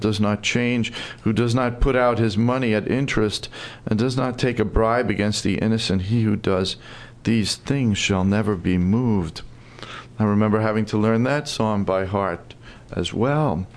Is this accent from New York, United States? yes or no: yes; New York City, New York, United States; I come from New York City. I think there have been tornadoes there, but I've never seen one.